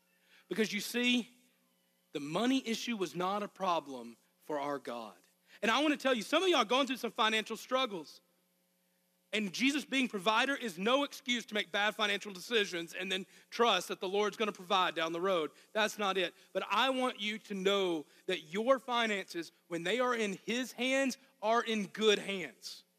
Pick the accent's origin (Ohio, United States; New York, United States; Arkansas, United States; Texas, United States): Arkansas, United States; I know it's a double negative, but I'm from Arkansas. There's no problem he can't solve. They told me earlier that my accent was worse than usual.